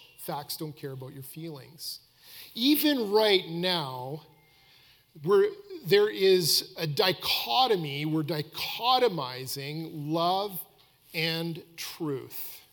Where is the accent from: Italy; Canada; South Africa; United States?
Canada; we're all Canadian, and, most of us.